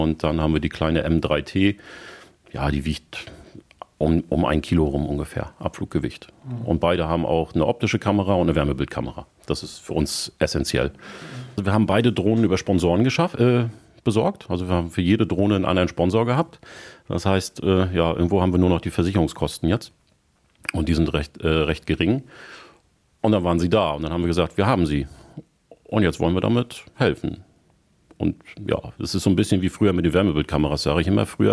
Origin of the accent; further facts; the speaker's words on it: Schwerin, Mecklenburg-Vorpommern, Germany; Na, ich bin früher in Schwerin groß geworden, bin dann ja zu meinem 18. Lebensjahr nach Rabensteinfurt aufs Dorf gezogen